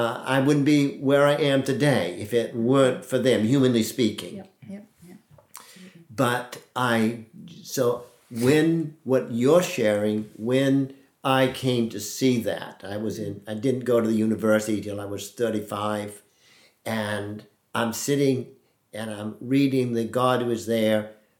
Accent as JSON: {"language": "English", "region": "New England", "country": "United States", "tie": "born or raised there", "said": "I grew up in New England, and there weren't a lot of Christians"}